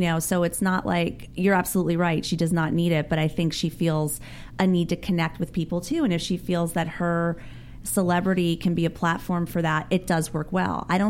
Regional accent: New Jersey, United States; moved away as an adult; Well, originally I was born in New Jersey. Right. I was born... I was raised in South Jersey for a while until I was about 18, and then I went off to New York City.

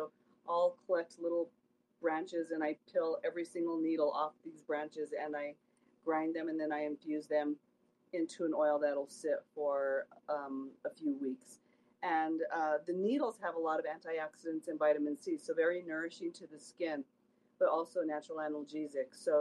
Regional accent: Taos, New Mexico, United States; now in Santa Fe, United States; So here in northern New Mexico, we're at about 7,000 feet in Santa Fe. I'm originally from Taos

